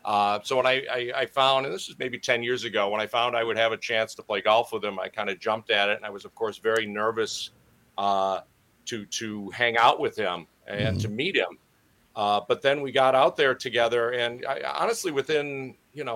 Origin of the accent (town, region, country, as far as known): Wisconsin, United States; born or raised there